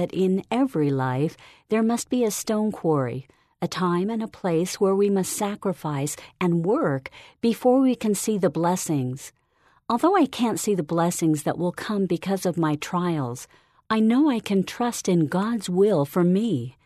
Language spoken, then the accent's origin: English; Kirtland, Ohio, United States; I grew up near Kirtland, Ohio, and have always had a strong testimony of the events that occurred at this early church site.